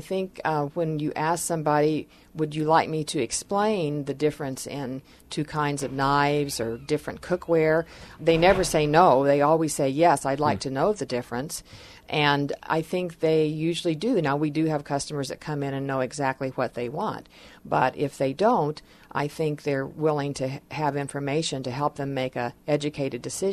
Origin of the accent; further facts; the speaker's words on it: Tulsa, Oklahoma, United States; I grew up in Tulsa, Oklahoma. I was born there.